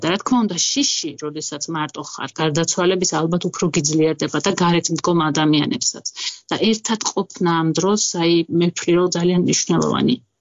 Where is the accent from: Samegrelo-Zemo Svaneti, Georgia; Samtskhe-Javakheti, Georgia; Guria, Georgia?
Samtskhe-Javakheti, Georgia; Borjomi; მე ბორჯომში გავიზარდე, ბორჯომის რაიონის სოფელ დირში, ერთ-ერთ სოფელში არაფერი მაშინ არ იყო